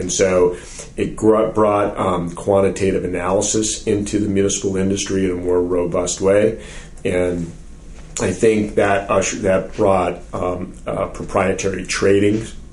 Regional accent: Boston, Massachusetts, United States; because I'm from Boston area.

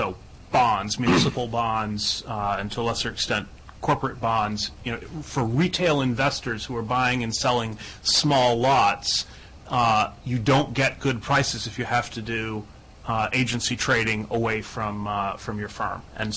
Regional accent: California, United States; You know, I'm from California. We have very high state taxes

